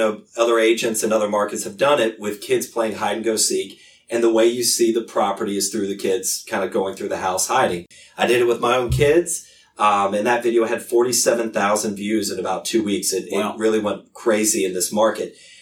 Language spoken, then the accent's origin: English; Lexington, Kentucky, United States; Although I'm from Lexington, I ended up in Chicago through school and college and my work there.